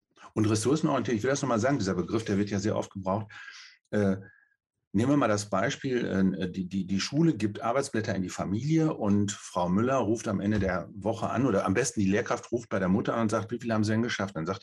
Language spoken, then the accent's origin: German; North Rhine-Westphalia, Germany; Ich bin in der Paderborner Gegend groß geworden. Da können Sie sich vorstellen, katholischer geht in Deutschland kaum noch, höchstens in einigen Ecken in Bayern.